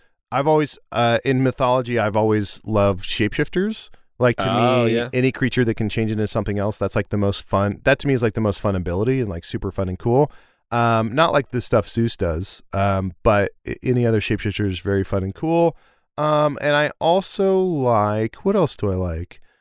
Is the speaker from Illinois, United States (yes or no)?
yes; Kewanee, Illinois, United States; Where I grew up in Kewaunee, Illinois, there was Deer Man, which was a deer head on a human body.